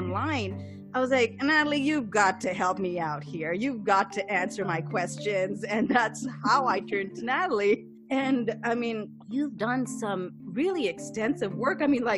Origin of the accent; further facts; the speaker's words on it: Pakistan; I'm growing up in Pakistan